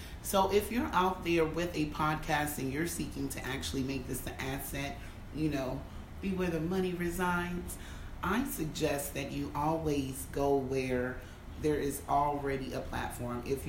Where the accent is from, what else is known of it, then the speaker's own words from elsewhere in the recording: United States; moved away; because I am an American who just so happened to have left 5 years ago to sit in the seat here today as